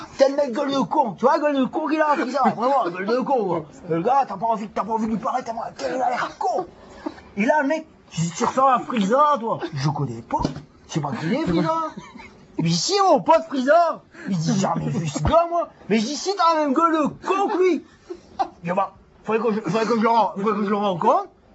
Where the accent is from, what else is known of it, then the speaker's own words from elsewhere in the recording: Dunkirk, Hauts-de-France, France; accent: Nord; Je suis originaire du Nord, moi. Donc l'accent, c'est l'accent du Nord.